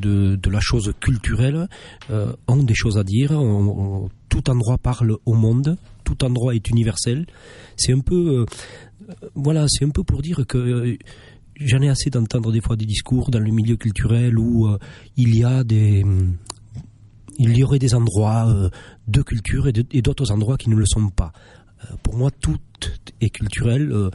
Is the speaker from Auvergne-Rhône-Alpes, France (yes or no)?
yes; Mauriac, Auvergne-Rhône-Alpes, France; C'est dans le nord du Cantal.